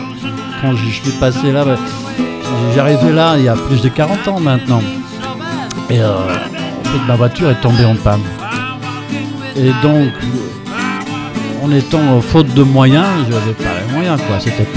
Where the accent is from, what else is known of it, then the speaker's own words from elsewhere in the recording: Antwerp, Flanders, Belgium; comme je suis né à Anvers, qui est un ville de port, en étant enfant, je voyais pas mal de genre de musique à Anvers, quoi.